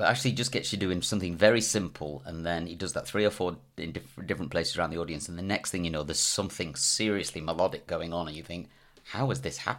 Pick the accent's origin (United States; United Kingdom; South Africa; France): United Kingdom; Scotland; Or when it suits me, I'm from Scotland.